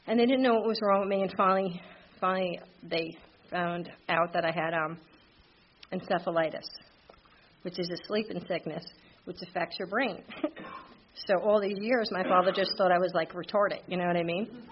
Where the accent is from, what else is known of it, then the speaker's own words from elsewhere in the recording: New Jersey, United States; But I was born and raised in New Jersey. I'm Irish Catholic.